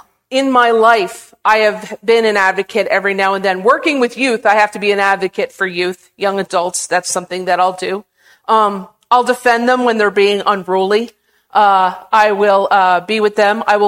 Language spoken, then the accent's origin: English; Point Pleasant, United States; And let me tell you, I grew up in Point Pleasant, okay?